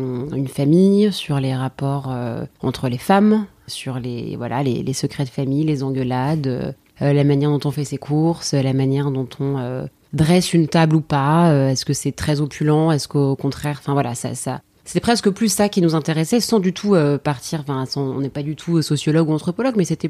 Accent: France; born or raised there

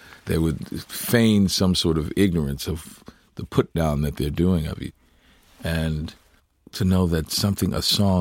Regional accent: New Orleans, Louisiana, United States; Growing up in New Orleans, a very musical city. But being in a deep South, a little black boy growing up

